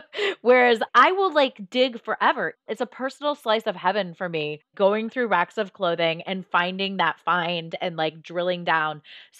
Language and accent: English; Ohio, United States; Like when I was growing up in Ohio, there was a laundromat that had a tanning salon in it.